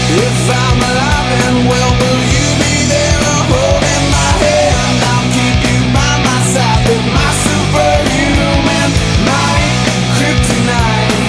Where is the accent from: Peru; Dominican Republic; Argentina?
Peru; now in Barcelona, Spain; soy peruana, pero hace 8 años que vivo en Barcelona.